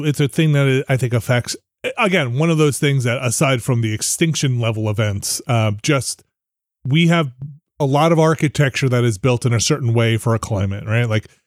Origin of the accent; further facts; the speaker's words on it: East Coast, United States; growing up on the East Coast, don't remember these things happening with this kind of frequency